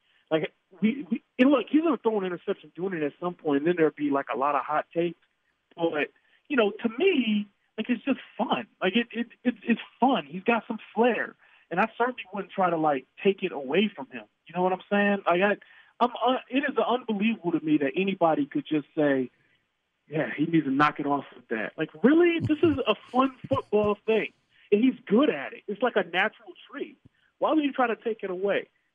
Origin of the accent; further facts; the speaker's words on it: Detroit, Michigan, United States; now in Kansas City, United States; Like, you guys know I grew up in Detroit. Like, my team's the Lions or whatever. But I lived here 12 years.